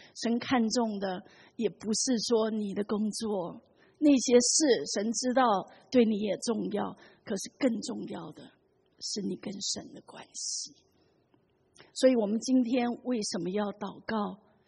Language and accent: Chinese; China; 我想我们中国人都很懂得这一点，是不是？